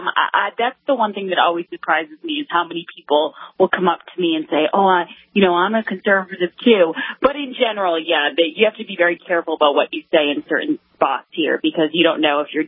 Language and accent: English; Boston, Massachusetts, United States; Yes, I'm from Boston, just outside of it, but yep, I'm here.